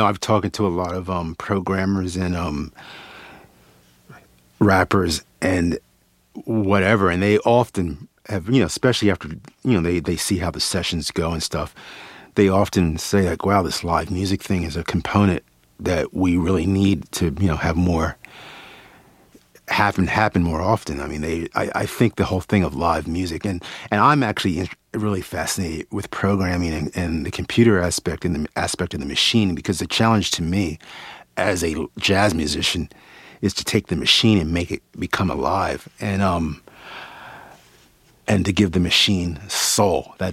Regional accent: Wilmington, Delaware, United States; I'm from Wilmington, Delaware, Clifford's hometown

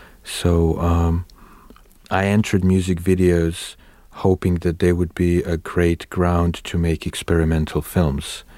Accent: Skopje, North Macedonia; I grew up in Skopje, which is the biggest urban area, the biggest city in Macedonia, which is something like, I don't know, 700,000 people now

